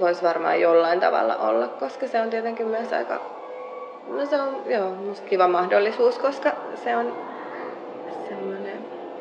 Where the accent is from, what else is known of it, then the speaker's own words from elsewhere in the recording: Helsinki, Uusimaa, Finland; Helsingistä on muuttanut 7 vuotta sitten. Et me asuttiin silloin Käpylässä.